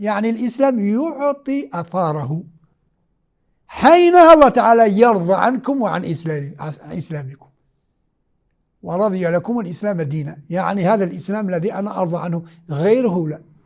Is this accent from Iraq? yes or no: no; Algeria; أنا جزائري، ممكن عشت 80 سنة في الجزائر لا نسمع كلمة عن الغدير